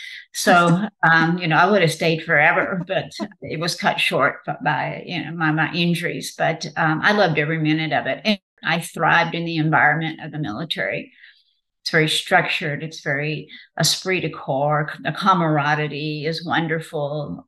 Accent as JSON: {"language": "English", "region": "Texas", "country": "United States", "said": "And I'm proud that I'm from Texas, but Texas is different."}